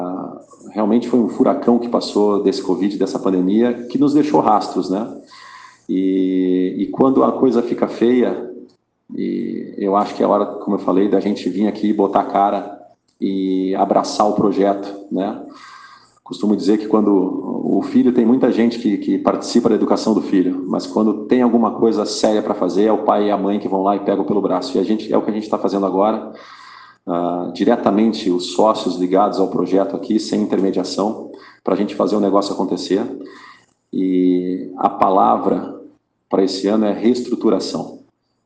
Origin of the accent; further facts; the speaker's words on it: Caxias do Sul, Rio Grande do Sul, Brazil; Eu sou de Caxias do Sul e eu cresci assistindo o jogo do Juventude, né?